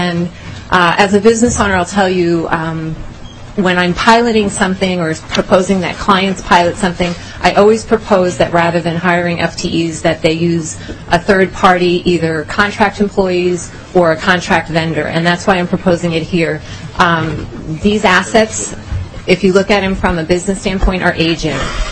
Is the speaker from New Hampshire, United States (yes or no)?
no; New York, United States; She does access, in my hometown of New York, a paper called The Penny Saver.